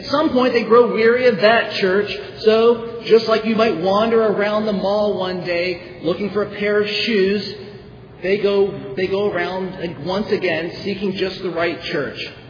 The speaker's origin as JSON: {"language": "English", "region": "North Carolina", "country": "United States", "said": "I'm from North Carolina, as Rob mentioned, and down in the Bible Belt, our churches have three sacraments."}